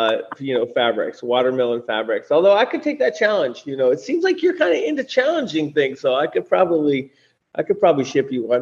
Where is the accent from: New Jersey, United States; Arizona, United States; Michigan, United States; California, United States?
California, United States; I grew up in the Bay Area, right? I've seen this, you know, gold rush, frankly, come through multiple times